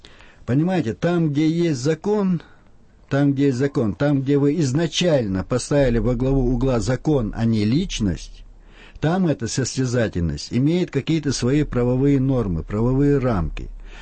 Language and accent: Russian; Chechnya, Russia; я чеченец, и мне приятно, что так о моем народе говорят